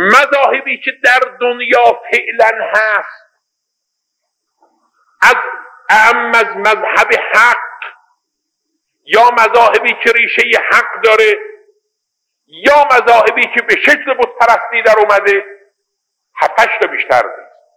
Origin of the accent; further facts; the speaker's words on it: Iran; الان ما ایرانی هستیم